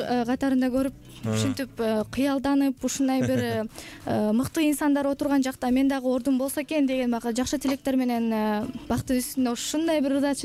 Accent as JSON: {"language": "Kyrgyz", "town": "Cholpon", "region": "Naryn Region", "country": "Kyrgyzstan", "tie": "born or raised there", "said": "Негизи өзүм Нарын областына караштуу Кочкой районунун Чолпон айылында төрөлүп өскөм, жана ошондой эле өзүмдүн папам ошол Кочкордон болот"}